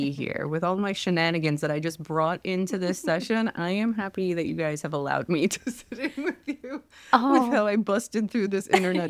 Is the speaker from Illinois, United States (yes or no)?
no; New Jersey, United States; I'm from Jersey.